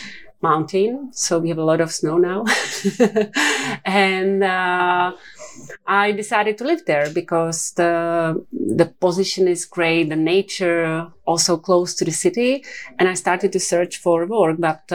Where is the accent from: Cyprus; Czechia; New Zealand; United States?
Czechia; Prague; English is a second language; also born or lived in London; I was born and raised in Prague in Czech Republic. I was studying there. Then I was traveling a little bit abroad, was living in London for a while